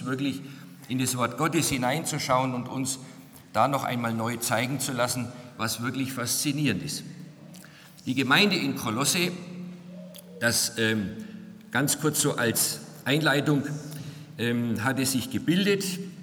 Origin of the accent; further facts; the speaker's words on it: Nuremberg, Bavaria, Germany; in meiner Heimatstadt Nürnberg unterwegs